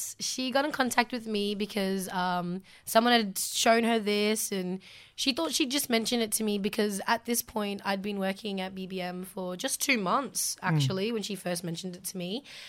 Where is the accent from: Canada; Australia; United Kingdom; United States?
Australia; Cairns, Queensland; Born and raised in Cairns, but, Torres Strait Islander, Aboriginal girl, of course, proud of it.